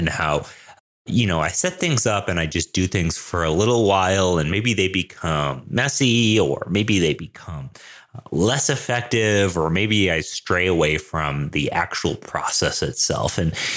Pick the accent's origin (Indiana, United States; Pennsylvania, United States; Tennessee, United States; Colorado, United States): Colorado, United States; Denver; I'm a developer from Denver, Colorado.